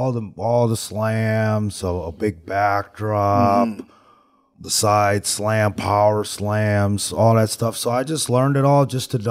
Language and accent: English; Connecticut, United States; now in Atlanta, United States; No, I'm originally from Connecticut.